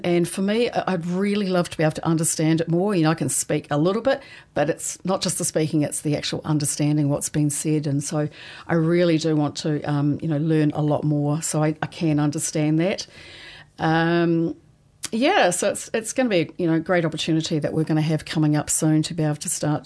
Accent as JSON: {"language": "English", "country": "New Zealand", "said": "being a New Zealander for me is being able to speak both, you know, Māori and English."}